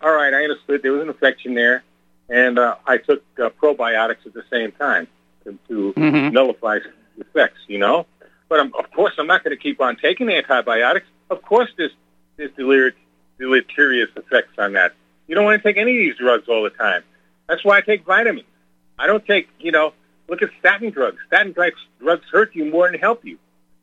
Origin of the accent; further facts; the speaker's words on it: New York City, New York, United States; now in North Carolina, United States; I was born in New York City, okay? Born and raised in New York City. I went to a very integrated school.